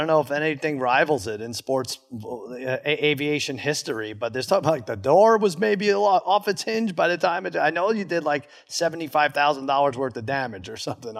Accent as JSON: {"language": "English", "town": "Long Island", "region": "New York", "country": "United States", "tie": "born or raised there", "said": "I grew up loving the team. I grew up in Long Island. I was a big Mets fan"}